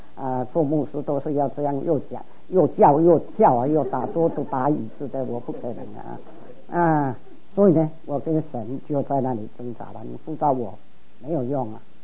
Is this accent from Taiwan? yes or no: yes; Taiwan; 结果呢，我们台湾人叫做死马当活马当死马医啊